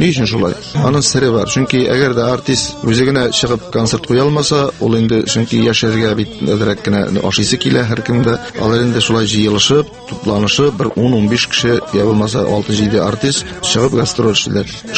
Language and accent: Tatar; Akhmet, Bashkortostan, Russia; Бу Башкортстанның Шакмагыш районы Әхмәт авылында.